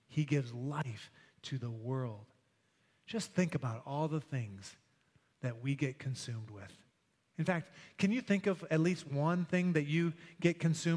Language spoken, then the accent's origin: English; United States; I'm an American. Go USA.